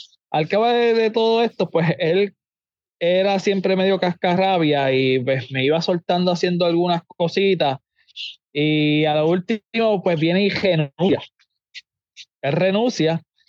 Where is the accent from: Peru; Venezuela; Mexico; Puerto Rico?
Puerto Rico; Barranquitas; me fui para la Interamericana de Barranquita, porque yo soy allá de Barranquita, a estudiar programación de computadoras.